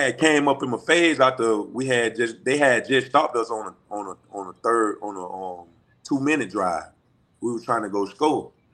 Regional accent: Alabama, United States; when I came from Alabama, I was the only dude from Alabama

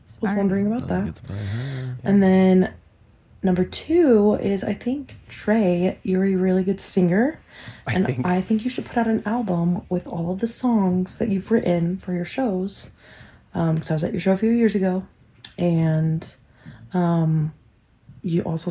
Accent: Utah, United States; I'm from Utah.

